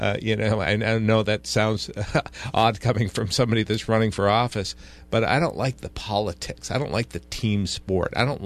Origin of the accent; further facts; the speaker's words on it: Barrie, Ontario, Canada; I'm a blue collar guy. I grew up in this area. I grew up in Barrie, I'm proud of my blue collar roots.